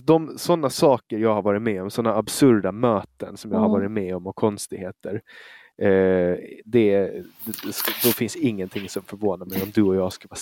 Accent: Åland, Finland; Ålänning.

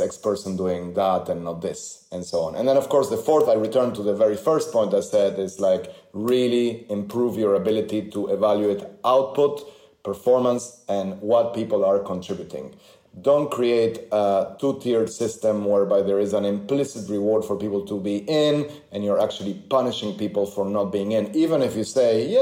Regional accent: Argentina; I remember I grew up in Argentina

